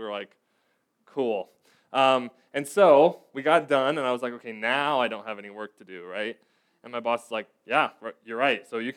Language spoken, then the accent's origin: English; Indiana, United States; because I'm from Indiana and so I watch the Colts